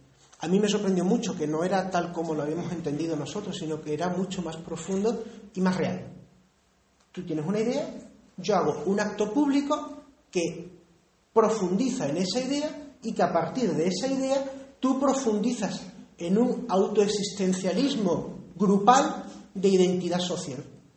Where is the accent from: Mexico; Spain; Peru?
Spain; somos españoles